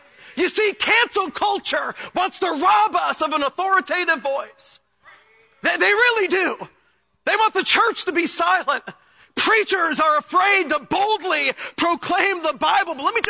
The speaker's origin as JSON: {"language": "English", "town": "Chicago", "region": "Illinois", "country": "United States", "tie": "born or raised there", "said": "And but growing up in Chicago, I never went to church."}